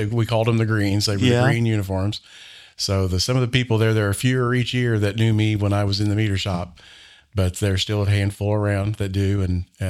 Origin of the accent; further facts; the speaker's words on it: Seymour, Indiana, United States; who went to school in Brownstown. I grew up in Seymour.